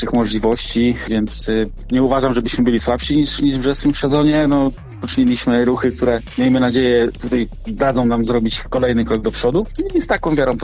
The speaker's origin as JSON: {"language": "Polish", "town": "Gdańsk", "region": "Pomeranian Voivodeship", "country": "Poland", "tie": "born or raised there", "said": "Całe życie w Gdańsku."}